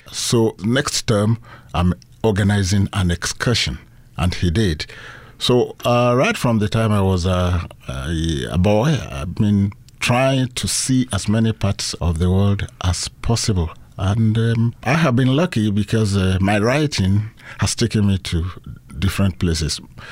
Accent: Nigeria; many of the things I see in different parts of the world remind me of the things I saw when I was growing up in Nigeria.

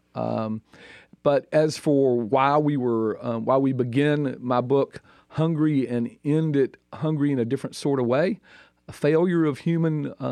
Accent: Georgia, United States; The deeper South, where I grew up in Georgia, where my family's from South Carolina, those definitions work.

